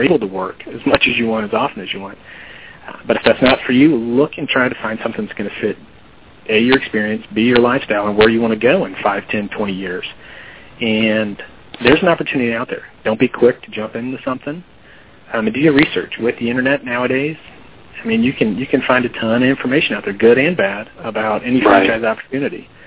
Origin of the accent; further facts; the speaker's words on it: St. Louis, Missouri, United States; now in Auburn, United States; I'm from St. Louis. I have a huge network in St. Louis, business contacts in St. Louis, but I live in Auburn.